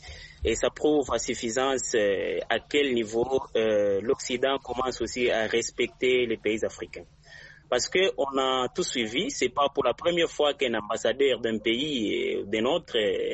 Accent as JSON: {"language": "French", "country": "DR Congo", "said": "ici chez nous en RDC"}